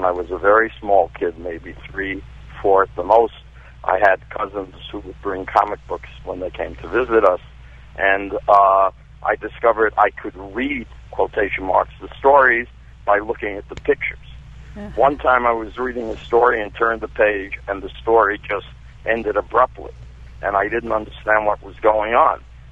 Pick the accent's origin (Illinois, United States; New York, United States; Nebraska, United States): New York, United States; New York City; I grew up in New York City in the late 40s